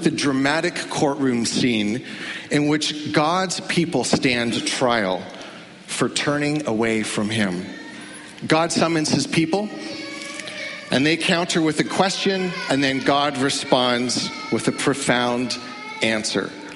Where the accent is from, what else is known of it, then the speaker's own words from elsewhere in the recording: Barrie, Ontario, Canada; my hometown in Barrie, Ontario.